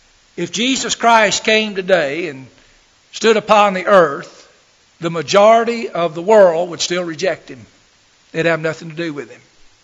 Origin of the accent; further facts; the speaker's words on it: Birmingham, Alabama, United States; I grew up in Birmingham, Alabama. We're part of the Southern Baptist Church there, and I started going to that.